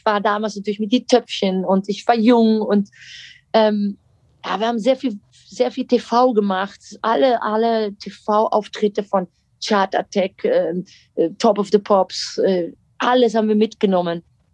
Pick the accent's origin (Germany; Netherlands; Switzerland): Netherlands; German is a second language; Ihr seid doch Deutsch, ich nicht. Ich bin Holländerin, ja.